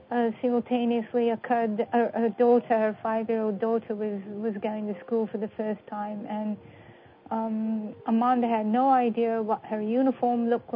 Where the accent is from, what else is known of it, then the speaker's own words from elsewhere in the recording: United Kingdom; I'm sure being from Britain as I am, you're familiar with her.